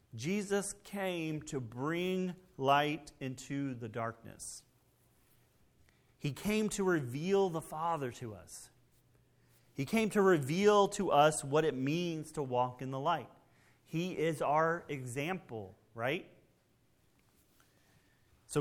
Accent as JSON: {"language": "English", "region": "Texas", "country": "United States", "tie": "born or raised there", "said": "Growing up in Texas, we would sometimes go to Dallas."}